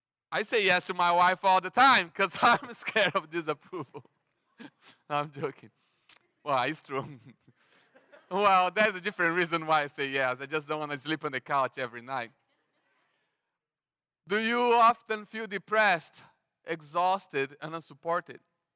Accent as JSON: {"language": "English", "country": "Brazil", "said": "I'm from Brazil, and in Brazil, we don't set boundaries."}